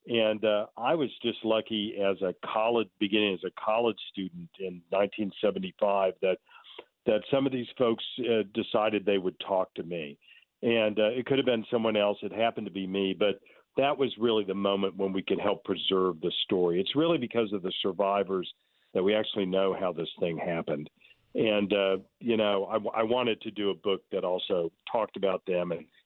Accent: Tulsa, Oklahoma, United States; early on, I got the sense that my hometown had a skeleton in the closet.

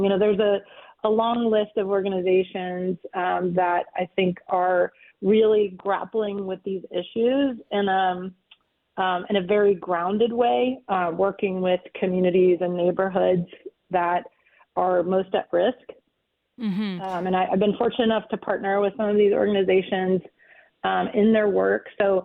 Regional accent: Tennessee, United States; I didn't grow up there. I grew up in East Tennessee, and my heart is definitely with people in Western North Carolina right now

